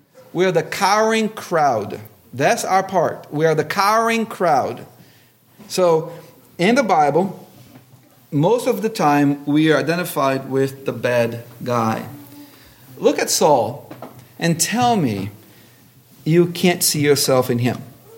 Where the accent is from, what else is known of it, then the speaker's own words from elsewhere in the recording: Brazil; I've never talked to any kid that we watched Zorro growing up in Brazil a lot.